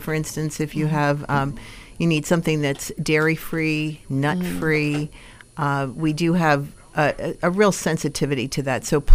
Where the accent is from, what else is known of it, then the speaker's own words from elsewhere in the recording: Philadelphia, Pennsylvania, United States; And I'm from Philadelphia, and this is the only place in the world that makes Irish potatoes.